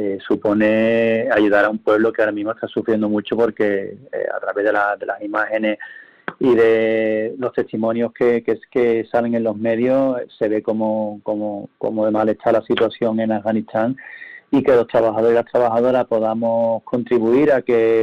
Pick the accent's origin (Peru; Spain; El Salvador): Spain; Andalusia; Nosotros como los andaluces tenemos una historia de movimientos migratorios